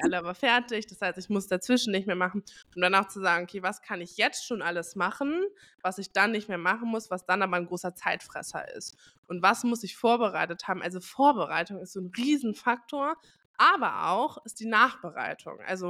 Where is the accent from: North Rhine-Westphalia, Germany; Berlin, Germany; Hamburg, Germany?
Hamburg, Germany; ich komme aus Hamburg, ich muss Schulz von Thun lieben.